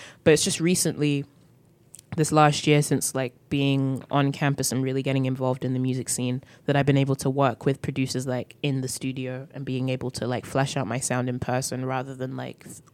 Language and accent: English; Croydon, London, United Kingdom; accent: English; also born or lived in Northampton; The accent's from England. I grew up in South London, Croydon, but then I also grew up in Northampton, England, which is central England, so it's a mixture of the two.